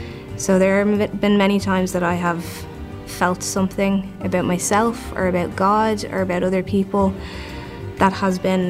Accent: Dublin, Leinster, Ireland; I'm from Dublin, Ireland.

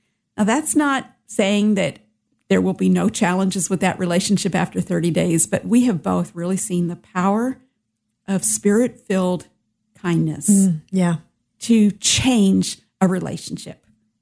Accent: Michigan, United States; now in Atlanta, United States; I came from Michigan, and we met here in Atlanta.

